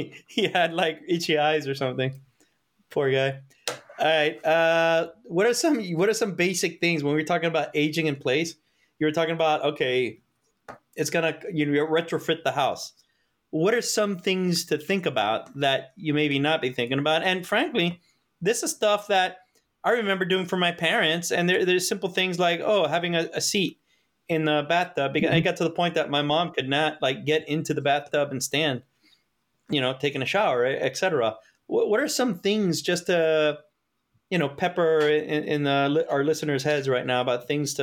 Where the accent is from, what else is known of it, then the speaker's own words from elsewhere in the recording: Miami, Florida, United States; I'm from Miami, so a lot of the houses were one-story homes.